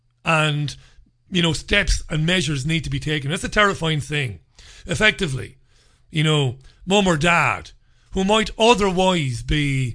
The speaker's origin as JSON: {"language": "English", "town": "Waterford", "region": "Munster", "country": "Ireland", "tie": "born or raised there", "said": "I grew up in Ballybeg in Waterford City in the late 1970s. And we moved to Browns Road in Lisdoggan in the mid-1980s."}